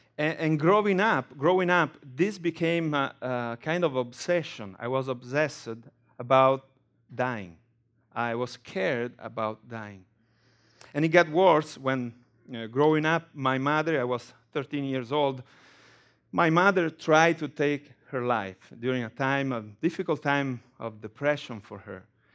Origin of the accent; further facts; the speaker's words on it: Rome, Lazio, Italy; English is a second language; I was born and raised in Rome, and I was one of those people who did not really care about God.